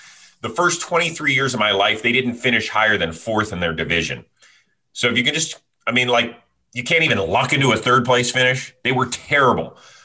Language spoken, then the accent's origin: English; Cleveland, Ohio, United States; I'm from Cleveland. Like, Sundays suck when the Browns lose.